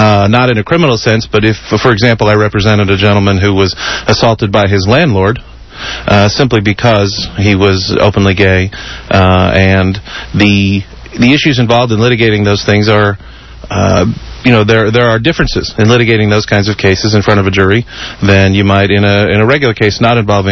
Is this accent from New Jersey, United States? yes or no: yes; New Jersey, United States; moved away as an adult; now in Houston, United States; Well, I grew up in New Jersey, but I got down here to Texas, as they say in the cliche, as soon as I could.